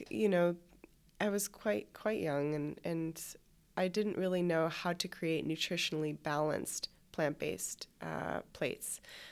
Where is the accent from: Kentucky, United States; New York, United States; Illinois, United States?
New York, United States; now in Los Angeles, United States; I'm from New York originally. I moved to LA about 2 years ago